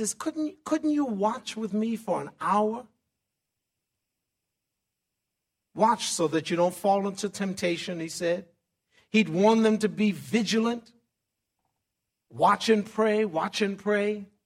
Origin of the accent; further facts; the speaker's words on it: New York City, New York, United States; I remember those prayer warriors at the churches that I would frequent when I was growing up in New York City.